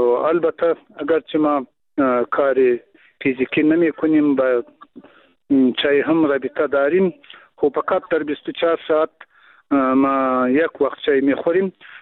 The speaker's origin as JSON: {"language": "Persian", "country": "Afghanistan", "first_language": "Pashto", "second_language": "Persian"}